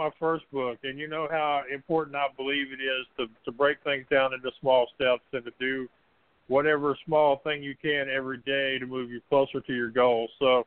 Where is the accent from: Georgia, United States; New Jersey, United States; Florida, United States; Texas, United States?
Texas, United States; Well, I'm from Texas, and I give some good Texas-sized hugs